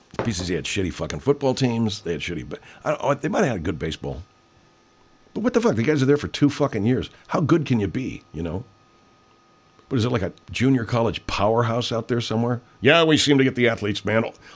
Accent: California, United States; It was fun growing up in California.

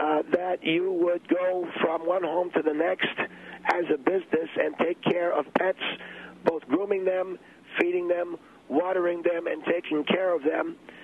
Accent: New York City, New York, United States; I come from a neighborhood like that. I come from Alphabet City, New York, a place called East New York, where we had a lot of neighborhood saloons like this.

